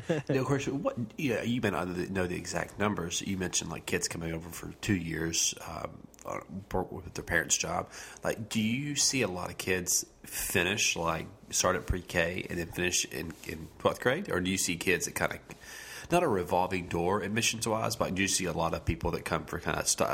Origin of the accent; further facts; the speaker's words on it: Chattanooga, Tennessee, United States; Chattanooga is a city, but it's not a big city. I'm from Chattanooga, Tennessee.